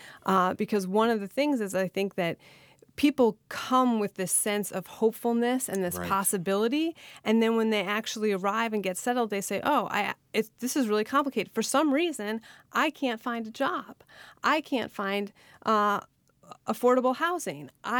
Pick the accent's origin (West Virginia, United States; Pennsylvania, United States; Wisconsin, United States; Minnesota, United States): Wisconsin, United States; born there; I love it here and I have family here and I was born in Wisconsin. And I left and I came back and I left and I came back again.